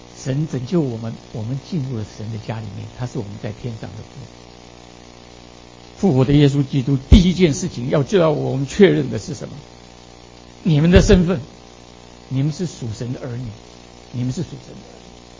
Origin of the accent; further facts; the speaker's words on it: China; 尤其是我们中国人，我们总是希望把我最完美的、最光鲜的、最亮丽的一面带到弟兄姊妹的面前